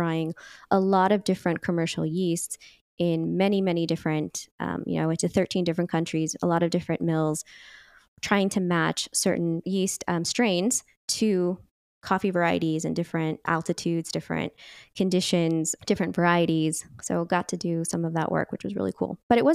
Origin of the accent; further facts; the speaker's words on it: California, United States; You know, I grew up in the Bay Area as well, so I had really wonderful cafes near me.